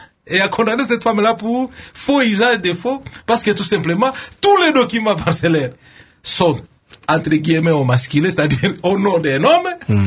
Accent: Kongo Central, DR Congo; Ou chez nous au Bas-Congo, ça signifie Matondo.

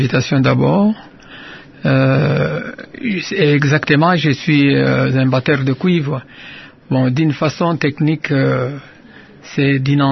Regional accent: Kamina, Haut-Lomami, DR Congo; born there; Oui, je suis né à Kamina le 15 février 1940. Je suis d'une famille des artistes.

